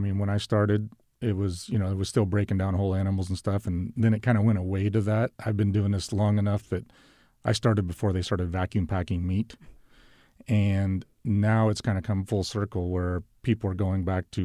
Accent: Loomis, California, United States; I was lucky that I have an animal husbandry background growing up in Loomis.

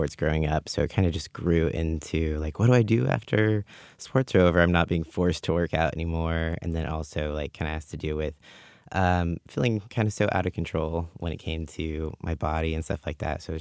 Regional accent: Auburn, California, United States; growing up in Auburn, it was a much more, like, small, conservative town. I grew up going to a Christian school and all that stuff.

